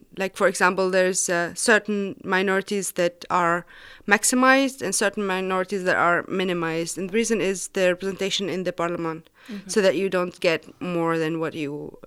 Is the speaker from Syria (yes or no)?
yes; Homs, Homs Governorate, Syria; also born or lived in Turkey; now in Leipzig, Germany; that's established. I'm from Syria, from Homs. I left Homs in end of 2013, then lived in Turkey for a couple of years, and I'm in Leipzig since May 2017.